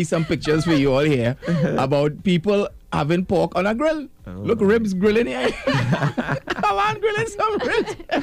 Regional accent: Trinidad & Tobago; And people just tell me I'm not a Trinidadian because I've never tried this delicacy.

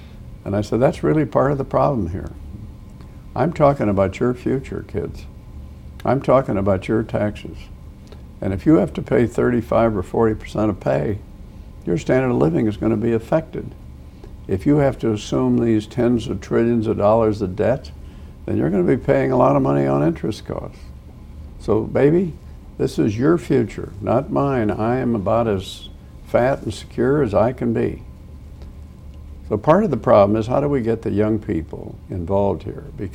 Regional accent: Nebraska, United States; now in New York, United States; I was brought up in Nebraska, and I went out to South Dakota, where I hadn't been for a while, because I live in New York

